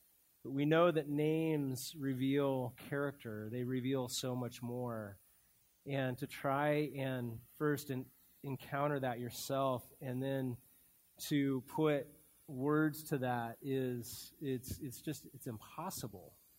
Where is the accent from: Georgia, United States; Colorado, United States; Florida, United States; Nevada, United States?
Colorado, United States; born there; also born or lived in Montana; So I was born in Colorado, and when the fall hits and you start seeing the cold air, it's amazing.